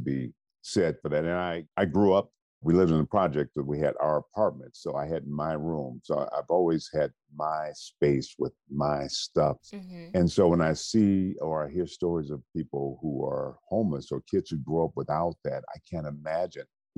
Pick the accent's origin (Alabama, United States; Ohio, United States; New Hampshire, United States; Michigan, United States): Michigan, United States; Benton Harbor; born there; But I was born in Benton Harbor, Michigan.